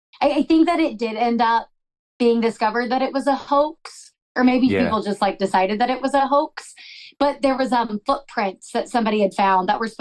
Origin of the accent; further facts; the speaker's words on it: West Virginia, United States; Like, I'm from like the Roane County area, which is like more like the southern part of the state. It's a little bit more rural where I live.